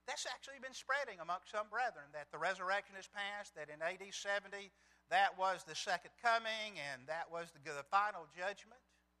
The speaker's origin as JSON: {"language": "English", "town": "Birmingham", "region": "Alabama", "country": "United States", "tie": "born or raised there", "said": "Particularly if you understood I grew up in West End in Birmingham."}